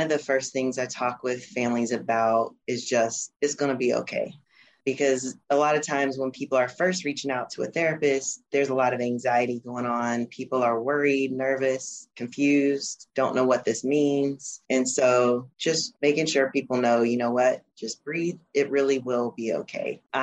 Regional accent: North Carolina, United States; born there; Well, I was born about an hour from Quala Boundary, which is where a lot of my ancestors are from. So in Western North Carolina, in the mountains.

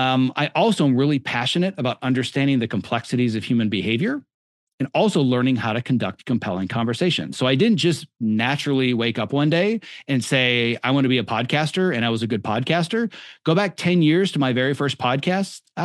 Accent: Wisconsin, United States; I ran the soda fountain counter in the local hardware store in my hometown in Podunk, Wisconsin.

